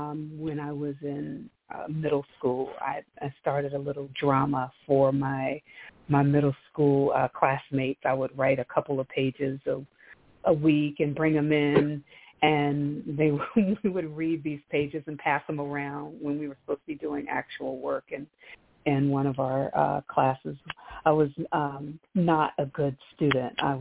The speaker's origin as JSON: {"language": "English", "region": "South Carolina", "country": "United States", "tie": "born or raised there", "also_born_or_lived": "Richmond, Virginia", "said": "South Carolina is my home, but interestingly enough, I was born in Richmond, Virginia. So my father's folks are from Virginia. My mom's folks are from here in St. Helena in South Carolina. And they had the good sense to raise me way down south."}